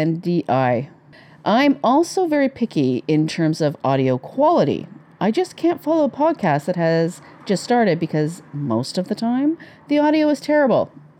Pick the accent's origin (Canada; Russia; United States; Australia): Canada; Western Canada; But I'm Canadian and I'm not about to butcher those accents by pretending to be anything other than from Western Canada.